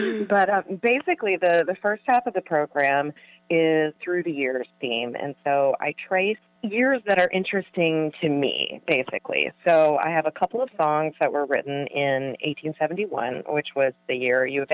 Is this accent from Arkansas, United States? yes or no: yes; Arkansas, United States; growing up in Arkansas, I always thought of 33 as the Jesus birthday.